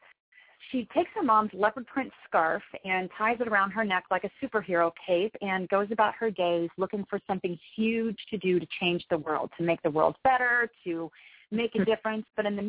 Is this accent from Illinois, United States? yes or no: yes; Joliet, Illinois, United States; I'm just a mom, and I'm local. I'm from the Joliet area